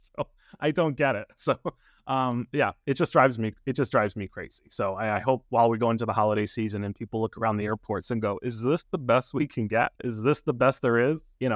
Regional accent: New England, United States; And I come from New England, so I know that's like a sacrilege.

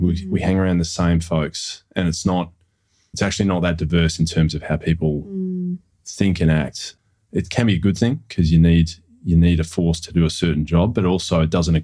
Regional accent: Perth, Western Australia, Australia; my brother and I grew up in Perth in the 80s.

